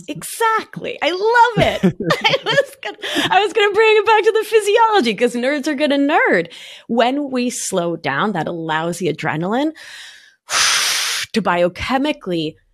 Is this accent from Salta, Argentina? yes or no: no; Buenos Aires, Argentina; now in New York, United States; I mean, I'm a New Yorker from Buenos Aires. Speed is in my brain.